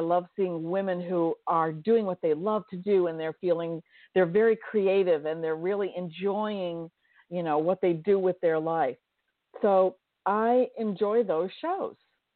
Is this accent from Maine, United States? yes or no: yes; Maine, United States; I grew up in Northern Maine. I was born and raised in Aroostook County in Northern Maine.